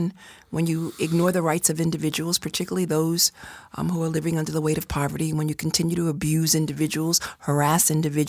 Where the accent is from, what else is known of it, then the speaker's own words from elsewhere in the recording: Brooklyn, New York, United States; I was born in Park Slope, raised in Park Slope. I now live in Clinton Hill, Fort Greene, my former council district.